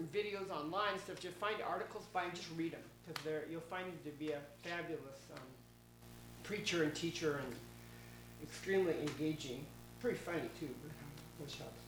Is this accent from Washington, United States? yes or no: yes; Seattle, Washington, United States; I mean, I'm from Seattle, so it's really easy to, easy is the wrong word.